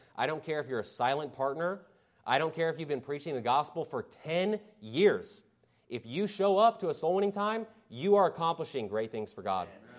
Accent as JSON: {"language": "English", "town": "Vancouver", "region": "British Columbia", "country": "Canada", "said": "I'm like, bro, it's okay. I'm from Vancouver."}